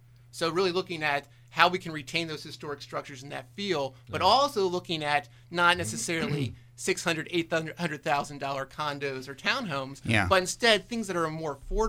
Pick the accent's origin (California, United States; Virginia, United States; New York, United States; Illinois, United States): Virginia, United States; Fredericksburg; Where are you from? You know, we noticed your accent. And I said, Fredericksburg, Virginia. And they said, we know where that is.